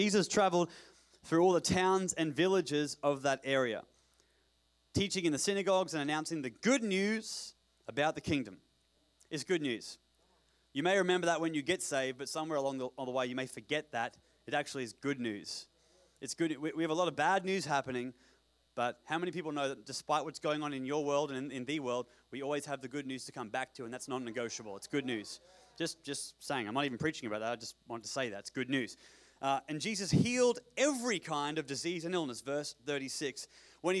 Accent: Australia; And I come from Australia, which is the most dangerous country in the world

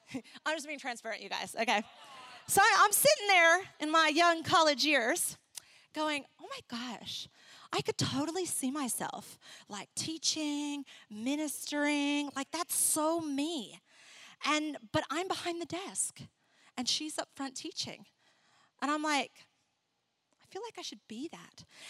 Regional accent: Ecuador; I grew up in Ecuador. I love Latin America, and I thought, oh, maybe not Ecuador because I've already been there.

